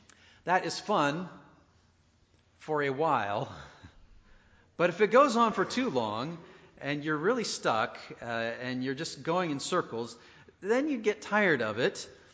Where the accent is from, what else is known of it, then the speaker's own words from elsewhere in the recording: Washington, United States; in my home state of Washington.